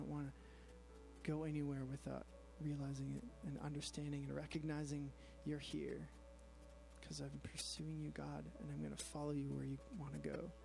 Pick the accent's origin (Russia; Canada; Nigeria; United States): Canada; Toronto, Ontario; I grew up in Toronto